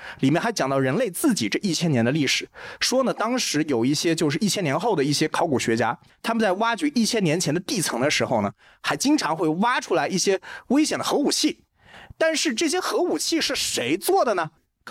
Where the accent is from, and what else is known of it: China